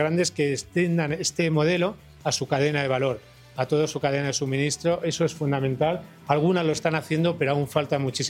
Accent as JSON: {"language": "Spanish", "town": "Barcelona", "region": "Catalonia", "country": "Spain", "said": "Yo que vengo de Barcelona"}